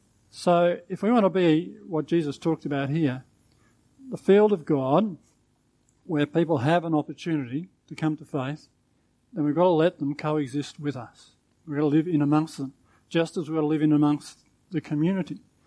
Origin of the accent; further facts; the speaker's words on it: Australia; So in a sense, yeah, I'm an Aussie